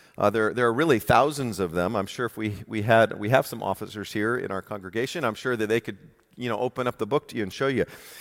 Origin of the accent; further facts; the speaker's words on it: California, United States; I grew up in California.